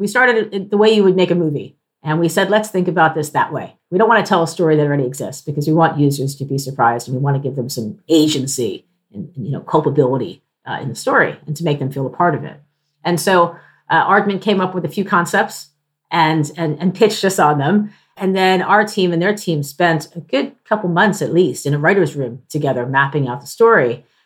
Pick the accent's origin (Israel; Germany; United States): United States; now in United Kingdom; One of the things I've learned as an American over here is that you can actually get the government to fund creative R&D